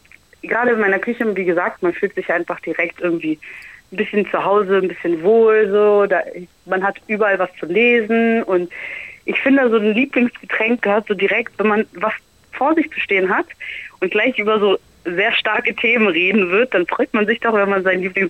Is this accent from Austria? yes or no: no; Italy; aber ich bin Italienerin